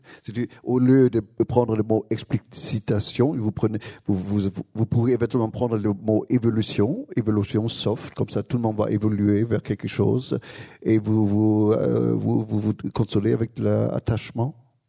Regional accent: Germany; Moi-même, je suis philosophe, je suis allemand.

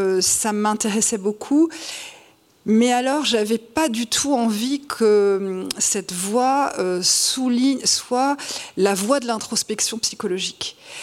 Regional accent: Le Havre, Normandy, France; moved away as an adult; moi, j'ai quitté Le Havre à 18 ans, et donc j'ai vécu toute mon adolescence là.

